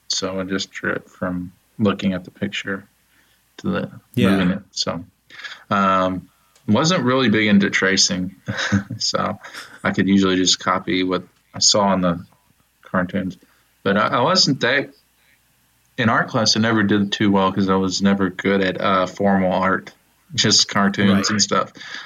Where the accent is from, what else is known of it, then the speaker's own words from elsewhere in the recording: Louisville, Kentucky, United States; born there; So I was born in Louisville, Kentucky.